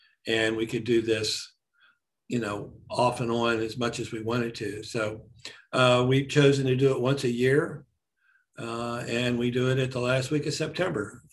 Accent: West Virginia, United States; He was from my hometown here in West Virginia, just a little town of about 2,000 people.

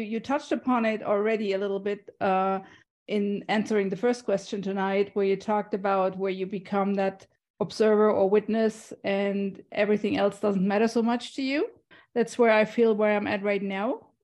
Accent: Germany; English is a second language; 1.5 hours southwest of Frankfurt.

